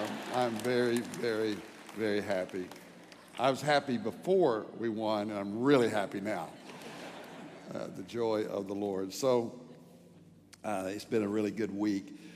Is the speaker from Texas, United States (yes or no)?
yes; Fort Worth, Texas, United States; And then we moved back to Fort Worth, my hometown.